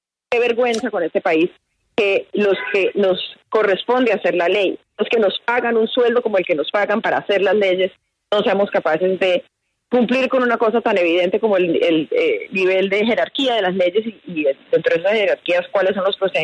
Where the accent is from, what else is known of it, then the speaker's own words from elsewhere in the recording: Cali, Valle del Cauca, Colombia; Yo también soy caleña